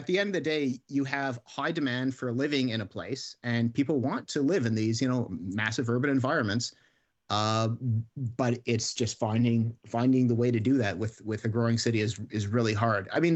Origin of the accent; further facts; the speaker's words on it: Montreal, Quebec, Canada; I grew up in Montreal, so it's quite a different city than Toronto.